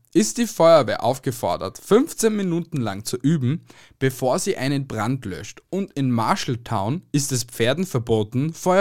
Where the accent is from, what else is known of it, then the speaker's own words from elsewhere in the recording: Austria; Weil da in der Heimatstadt, wo ich herkomme, hat es einen Puff gegeben. Und das Puff war gleich neben der Volksschule. Das hat schließen müssen, weil ich glaube, in Österreich darf es nicht unter 800 Meter